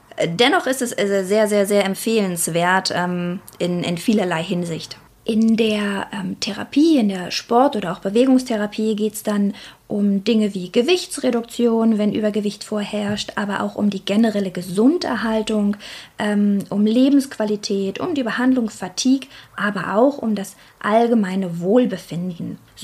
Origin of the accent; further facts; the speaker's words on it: Berlin, Germany; now in Rhineland, Germany; Ich bin eigentlich eine Berliner Göre, die es ins Rheinland verschlagen hat.